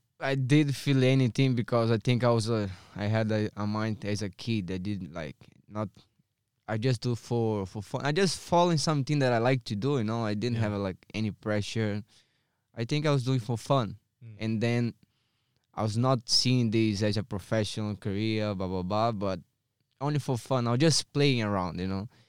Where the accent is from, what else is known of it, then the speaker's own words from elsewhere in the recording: Coari, Amazonas, Brazil; English is a second language; This is in Coari, Amazonas, Manaus, in my hometown.